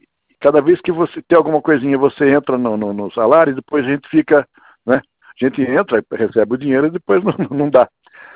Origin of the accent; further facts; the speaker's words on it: São Carlos, São Paulo, Brazil; eu também sou do interior de São Paulo.